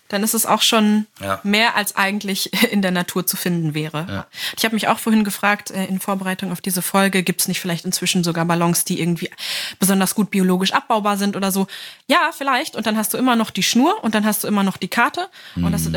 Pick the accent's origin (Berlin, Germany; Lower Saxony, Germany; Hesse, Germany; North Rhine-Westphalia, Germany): Lower Saxony, Germany; Niedersachsen, wo ich herkomme.